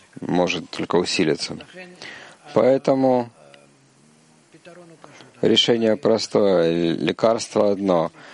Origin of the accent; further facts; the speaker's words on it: Tel Mond, Central District, Israel; из Тельмонда, первый раз.